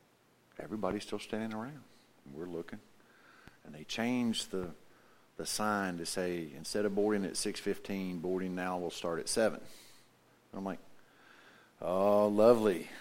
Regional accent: South Carolina, United States; I'm from South Carolina, and I'm going to Anchorage.

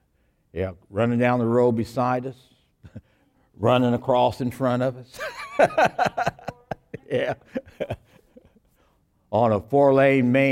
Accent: Flowery Branch, Georgia, United States; I'm from Flowery Branch, Georgia.

